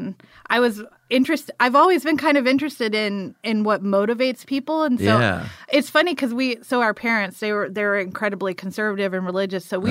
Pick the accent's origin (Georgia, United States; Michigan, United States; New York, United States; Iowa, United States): Georgia, United States; Morven; This little town called Morven that's outside of Valdosta.